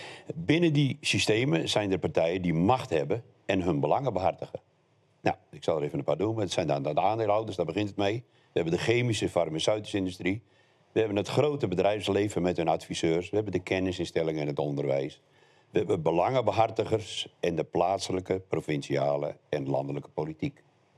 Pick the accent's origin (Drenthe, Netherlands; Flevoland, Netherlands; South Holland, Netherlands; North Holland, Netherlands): Flevoland, Netherlands; voedselproducent uit de Noordoostpolder.